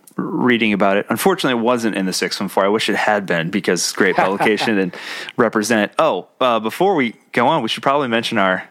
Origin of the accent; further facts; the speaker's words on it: Columbus, Ohio, United States; We're both from Columbus.